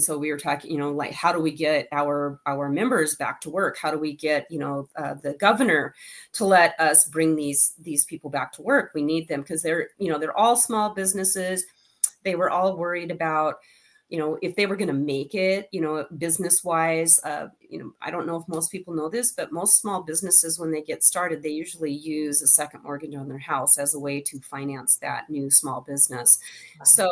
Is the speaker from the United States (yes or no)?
yes; Montana, United States; now in Spokane Valley, United States; So, first I'm going to say I was raised in Montana. I moved to Spokane Valley 28 years ago, and I've lived in the same house since.